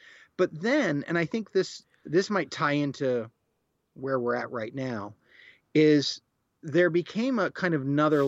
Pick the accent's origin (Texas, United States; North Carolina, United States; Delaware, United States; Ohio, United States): Delaware, United States; Newcastle; I grew up on the East Coast and started doing improv in between sets of a … cover band in Newcastle, Delaware.